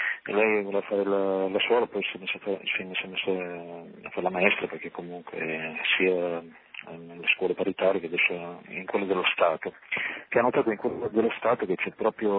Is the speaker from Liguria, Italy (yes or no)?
no; Piedmont, Italy; vengo da Monferrato, in Murisago, da noi ci sono tante chiese, e abito pure sempre vicino a Castelnuovo Don Bosco